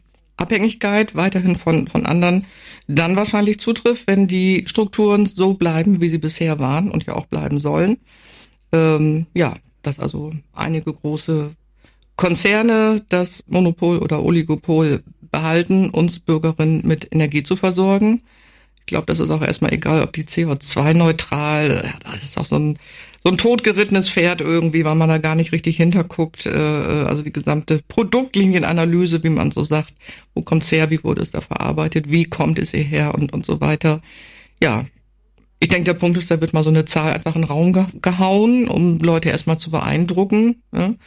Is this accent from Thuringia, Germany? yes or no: no; Wilhelmshaven, Lower Saxony, Germany; ich komme aus Wilhelmshaven